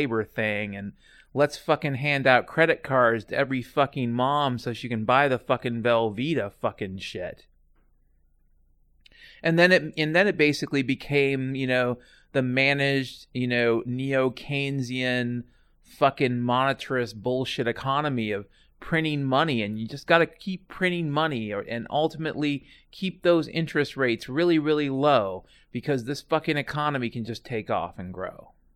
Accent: United States; if I had one word to describe how I felt, really, as an American since 9/11

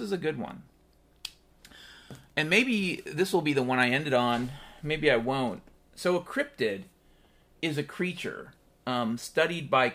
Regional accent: Pacific Northwest, United States; I grew up in the Pacific Northwest. My dad was a logger his entire life in the Pacific Northwest.

